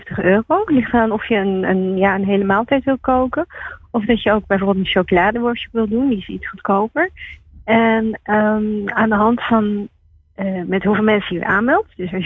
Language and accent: Dutch; Singapore; Dutch is a second language; omdat ik zelf natuurlijk Chinees ben. Ik kom uit Singapore.